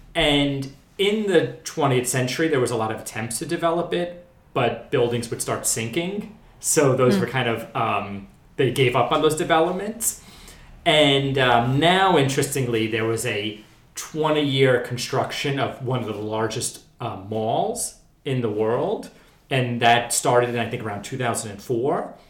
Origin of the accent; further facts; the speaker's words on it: New Jersey, United States; So I grew up in New Jersey. Meadowlands was probably maybe 30 minutes from where I grew up.